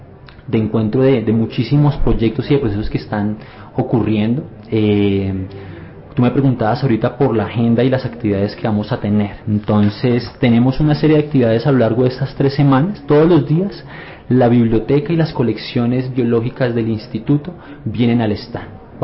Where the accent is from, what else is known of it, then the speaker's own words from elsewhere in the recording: Colombia; lo que estamos recibiendo como colombianos en este momento.